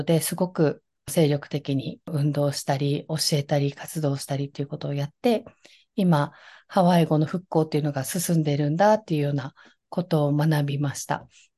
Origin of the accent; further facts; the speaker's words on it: Okinawa, Japan; 私は、まあ、沖縄で生まれ育って、沖縄の移民史っていうのは学校で習ったりしないので